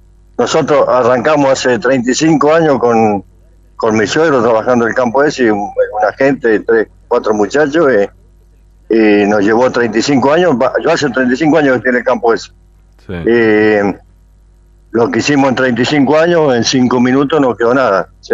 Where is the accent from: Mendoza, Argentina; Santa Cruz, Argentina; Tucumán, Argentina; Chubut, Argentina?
Mendoza, Argentina; moved away as an adult; now in 9 de Julio, Argentina; Yo en realidad soy de Mendoza, pero hace 35 años que estoy acá en 9 de julio